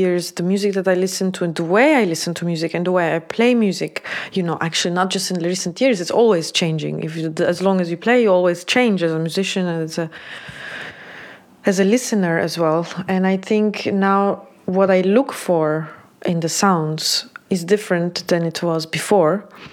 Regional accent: Turkey; also born or lived in Azerbaijan; And then when we moved to Turkey, where I grew up, both my parents built pretty strong

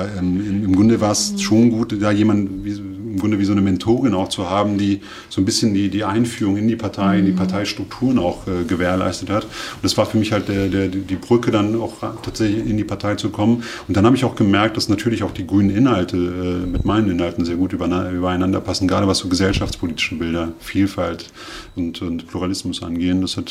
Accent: Goslar, Lower Saxony, Germany; Ich komme aus Goslar

